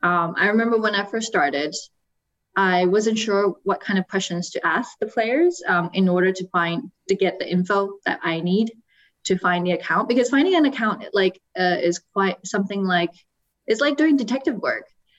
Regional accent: Canada; also born or lived in Taiwan / South Africa; Before that, I was in Canada. So I grew up in Canada, but I was born in Taiwan.

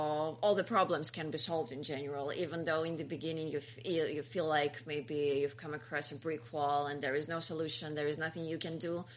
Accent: Belarus; now in Lithuania; before I even moved here, I've been to Lithuania quite a few times, because I come from Belarus.

